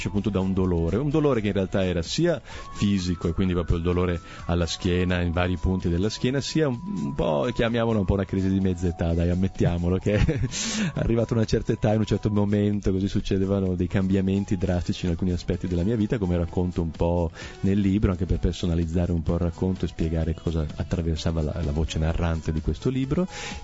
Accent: Valdagno, Veneto, Italy; also born or lived in Switzerland; pur essendo nato in Svizzera sono cresciuto a Valdagno, poi fino a 16 anni

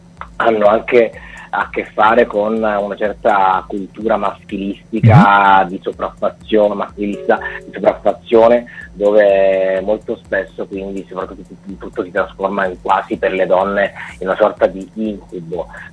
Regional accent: Calabria, Italy; mi sto godendo un po' il sole di questa meravigliosa regione che è la mia terra, quindi la Calabria

